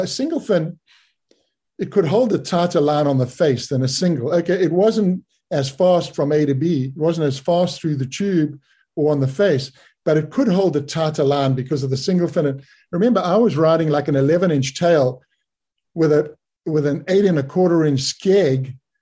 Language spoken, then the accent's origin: English; Bay of Plenty, New Zealand; I came from the Bay of Plenty, and you just didn't drop in ever.